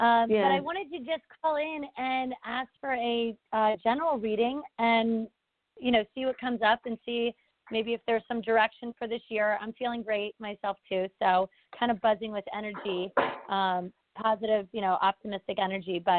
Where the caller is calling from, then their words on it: Philadelphia, Pennsylvania, United States; from outside of Philadelphia.